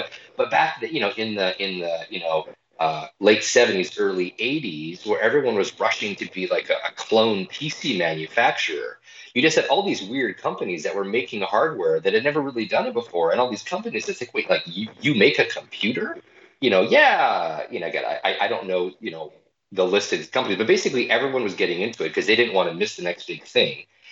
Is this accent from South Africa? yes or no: no; Canada; moved away as an adult; now in United States; We're actually coming up in my 10 years in the United States when I moved from Canada, which is, it's a crazy milestone in and of itself when I think about it.